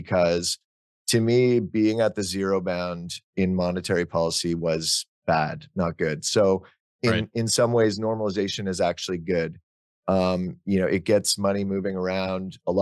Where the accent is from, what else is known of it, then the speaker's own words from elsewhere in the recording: Ottawa, Ontario, Canada; I grew up in Ottawa, which is where Nortel was based.